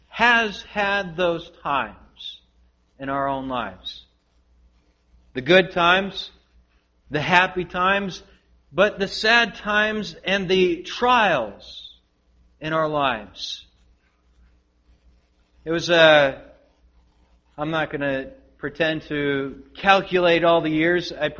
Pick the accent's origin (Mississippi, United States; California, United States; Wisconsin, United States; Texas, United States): Wisconsin, United States; Green Bay; I was raised in Green Bay, Wisconsin. Green Bay, Wisconsin, in the far north.